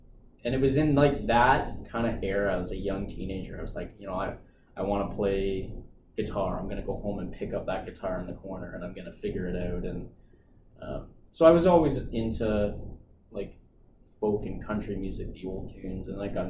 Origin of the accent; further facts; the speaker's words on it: Ontario, Canada; So like I really have ties, and I'm not from there. Like, I'm from Ontario, but it's in my nature. It's in my blood.